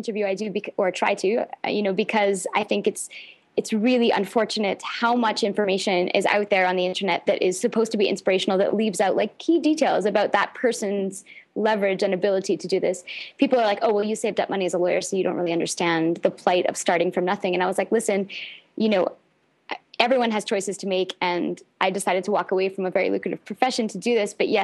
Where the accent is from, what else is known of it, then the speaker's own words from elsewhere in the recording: Canada; The first is that I'm Canadian